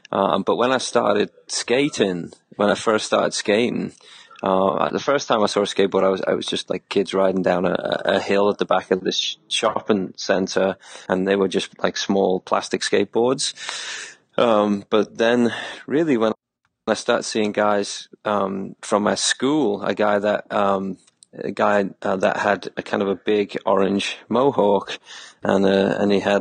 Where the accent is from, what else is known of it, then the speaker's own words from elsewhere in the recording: Liverpool, North West England, United Kingdom; Well, I mean, I grew up in Liverpool, right? And I grew up playing soccer, playing football.